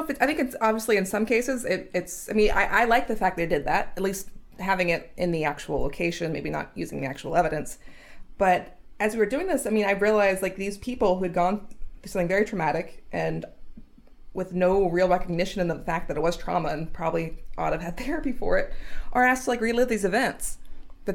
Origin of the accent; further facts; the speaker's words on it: Atlanta, Georgia, United States; No. I grew up in Atlanta.